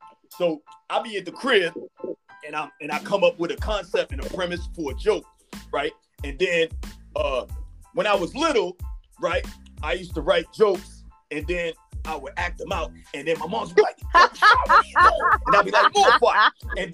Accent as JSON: {"language": "English", "town": "Harlem", "region": "New York", "country": "United States", "said": "And you know, because I'm from Harlem, oh, right? God. Originally, I'm from Harlem, right?"}